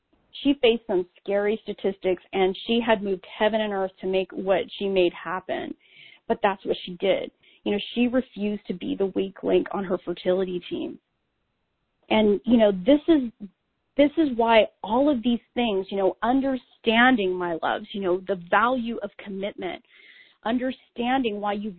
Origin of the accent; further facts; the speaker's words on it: California, United States; I know I'm from California, so I'm totally biased.